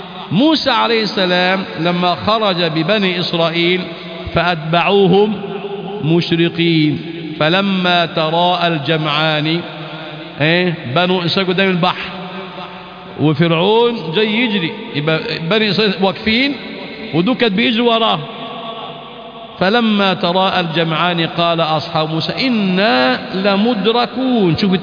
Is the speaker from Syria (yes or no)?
no; Egypt; ونحن أبناء مصر نعرف دون غيرنا طبيعة بلادنا